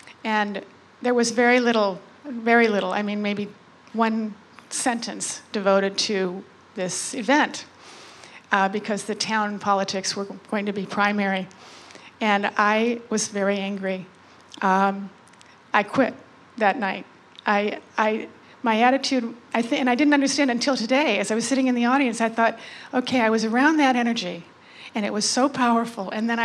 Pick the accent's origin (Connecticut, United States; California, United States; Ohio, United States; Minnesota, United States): Connecticut, United States; When I returned after 3 days in Washington to my hometown in Connecticut